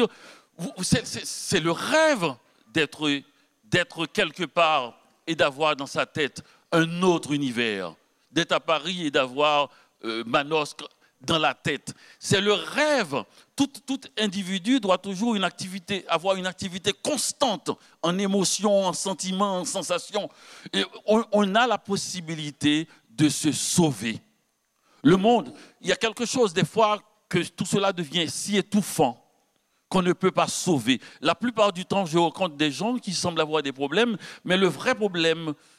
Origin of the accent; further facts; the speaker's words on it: Haiti; now in Canada; je vais à Port-au-Prince, les Haïtiens, puisque je n'y suis pas depuis longtemps, ils croient que je suis Québécois, parce que ça fait trop longtemps que je vis.